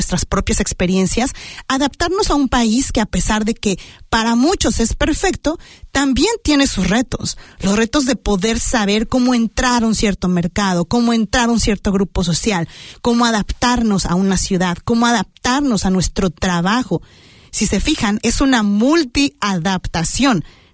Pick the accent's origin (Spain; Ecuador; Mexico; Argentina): Mexico; moved away; Una de las razones incluso por las cuales me fui de México fue el tráfico.